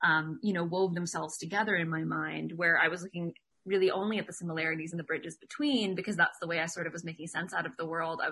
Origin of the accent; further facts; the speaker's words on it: Connecticut, United States; So I was raised on the traditional lands of my people, the Mohegan in Connecticut. My mom is the medicine woman of our tribe, and my great aunt was a medicine woman before her.